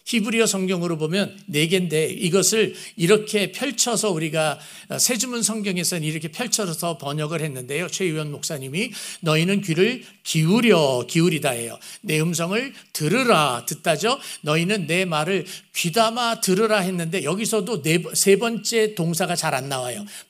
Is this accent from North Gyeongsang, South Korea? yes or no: no; Seoul, South Korea; 제가 서울 촌사람입니다. 서울에서 태어나고 서울에서 자라고 시골에서 잔 거는 아마 한 달도 안 될 거예요.